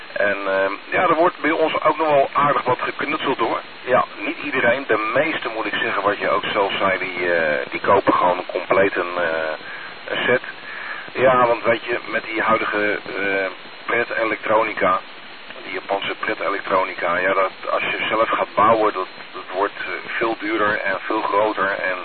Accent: Almere, Flevoland, Netherlands; Maar oorspronkelijk kom ik uit Almere. Uit Almere, uit Flevoland, de provincie Flevoland.

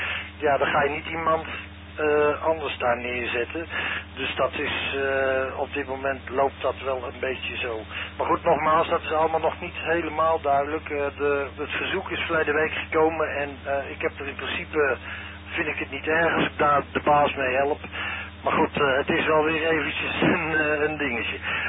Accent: Utrecht, Netherlands; de meeste mensen weten wel dat ik uit Utrecht kom

